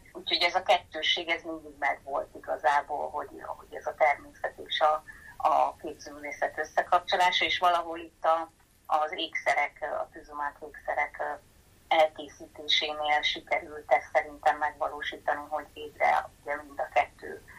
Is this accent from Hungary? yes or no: yes; Eger, Heves, Hungary; magával a tűzománccal egyébként már gyerekkoromban találkoztam Egerben